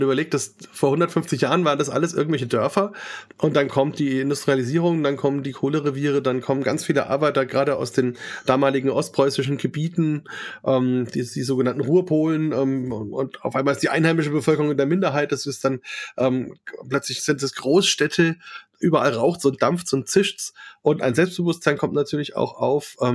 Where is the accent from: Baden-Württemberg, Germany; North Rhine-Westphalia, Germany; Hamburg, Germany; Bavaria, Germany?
Bavaria, Germany; wo ich mich als Franke natürlich auch völlig zu Hause fühle.